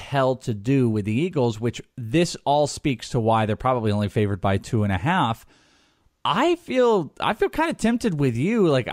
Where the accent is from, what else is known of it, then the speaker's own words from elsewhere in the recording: Wales, United Kingdom; I'm Welsh.